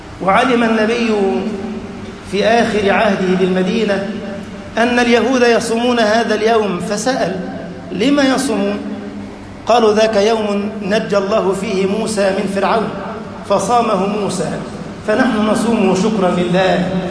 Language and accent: Arabic; Egypt